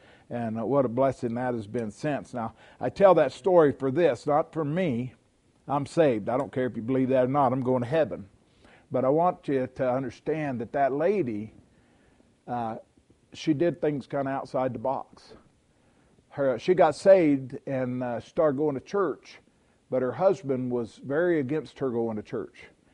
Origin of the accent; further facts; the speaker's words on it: Texas, United States; and then my mom married a guy from Texas, and so I was raised in Texas. That's where the accent comes from.